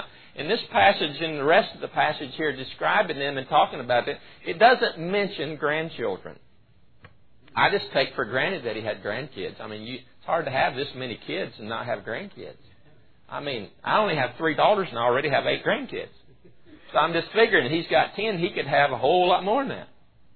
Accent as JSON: {"language": "English", "town": "Rutherfordton", "region": "North Carolina", "country": "United States", "tie": "born or raised there", "said": "in this area where I was raised, and I was born in Ruffton"}